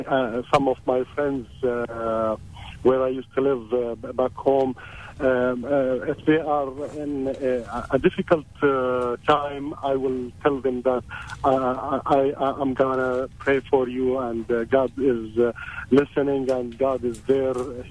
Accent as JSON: {"language": "English", "country": "Jordan", "said": "I'm originally from Jordan."}